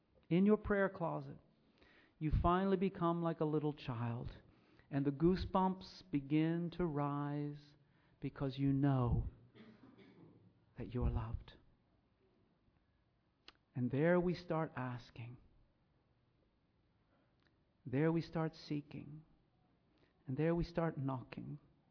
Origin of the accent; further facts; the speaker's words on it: United States; accent: American; I know my American accent throws those R's into real confusion.